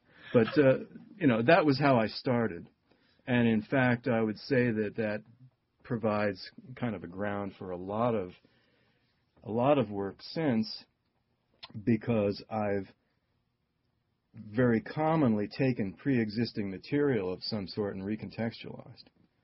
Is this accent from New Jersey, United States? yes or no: yes; Union, New Jersey, United States; And I grew up in New Jersey. Originally in Union, right near Route 22.